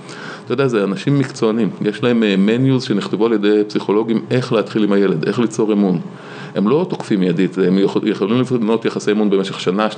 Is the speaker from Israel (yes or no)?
no; United States; אני אמריקאי גם.